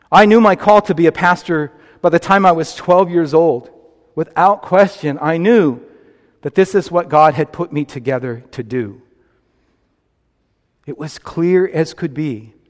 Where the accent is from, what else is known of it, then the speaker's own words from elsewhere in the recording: Fort Bragg, California, United States; I grew up in Mendocino County in Northern California in a little town called Fort Bragg.